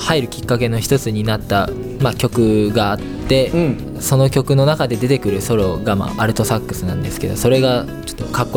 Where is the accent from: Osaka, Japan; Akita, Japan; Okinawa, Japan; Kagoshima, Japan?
Kagoshima, Japan; あ、僕は鹿児島県から来ました。